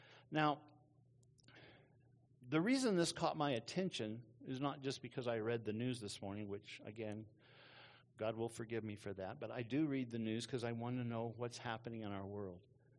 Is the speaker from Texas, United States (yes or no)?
yes; Texas, United States; I'm not going to try to say their first names because I come from Texas and we just have a hard time with some names.